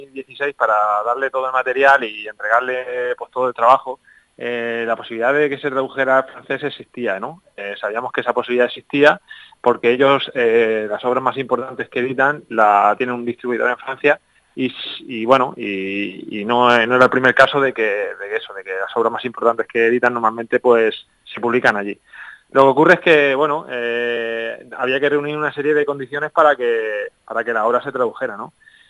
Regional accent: Jumilla, Region of Murcia, Spain; al final pues yo soy de Jumilla, ¿no?

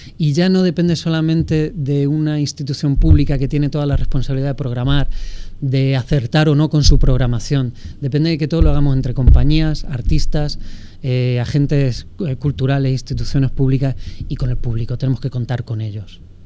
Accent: Caudete, Castilla-La Mancha, Spain; now in Murcia, Spain; aunque estoy en Murcia, he estudiado en Murcia, tengo mucha relación en Murcia, ahora sigo viviendo en Murcia, soy de Caudete, un poco manchego

